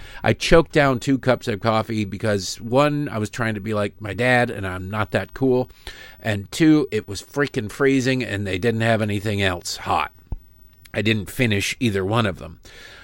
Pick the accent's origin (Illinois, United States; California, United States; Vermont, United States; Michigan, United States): Michigan, United States; And children who, like me growing up in Michigan, saw bottles and cans worth 10 cents each because of the Michigan 10-cent deposit.